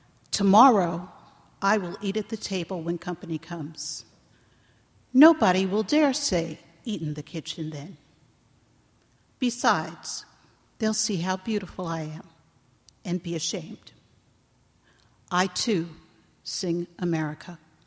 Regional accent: New York City, New York, United States; also born or lived in Europe; My mother was originally from Kansas, and we were raised first in Europe and then in New York City.

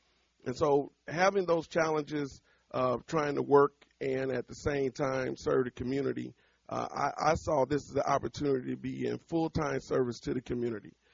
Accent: Peoria, Illinois, United States; I grew up on the Peoria South Side on Richard Pryor, which used to be Sheridan Street.

